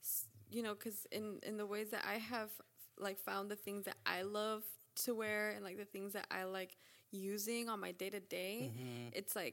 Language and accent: English; Van Nuys, California, United States; But I grew up in Van Nuys, and so I moved to East L.A. When I was 20, when I started going to Cal State L.A., and I never moved back.